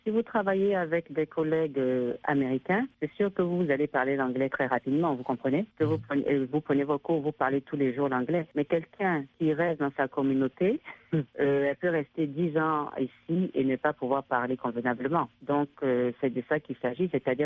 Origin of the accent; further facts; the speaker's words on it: France; accent: French; L'accent, moi, mon accent français, je ne vais jamais le perdre.